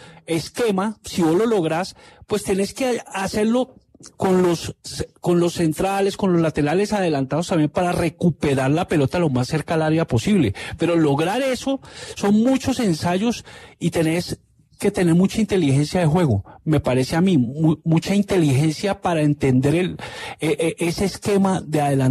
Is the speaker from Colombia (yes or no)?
yes; Colombia; mira, ¿cómo somos los colombianos? Los colombianos damos muchos rodeos